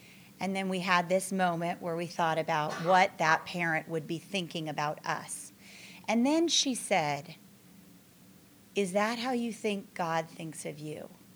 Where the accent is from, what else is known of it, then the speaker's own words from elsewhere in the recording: California, United States; I'm from California, and I am so thrilled to be here.